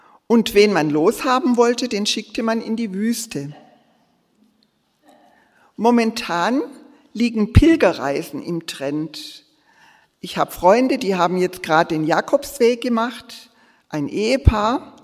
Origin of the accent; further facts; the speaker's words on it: Filderstadt, Baden-Württemberg, Germany; bin ein bisschen importiert, ich bin nicht immer hier, ich komme aus Filderstadt. Normalerweise bin ich dort